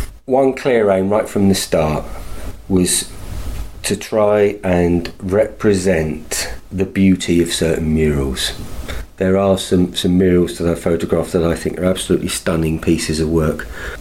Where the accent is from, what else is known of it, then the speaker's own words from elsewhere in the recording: England, United Kingdom; I can walk up the Falls and I'm an Englishman. I can walk up the Shankill and I'm an Englishman.